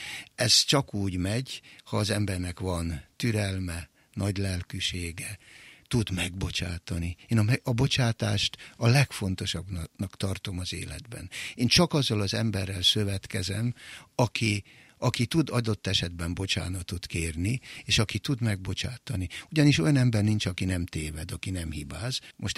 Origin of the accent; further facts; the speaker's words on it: Győrzámoly, Győr-Moson-Sopron, Hungary; Szigetközben egy kis faluban, Győr-Zámolyban nőttem fel.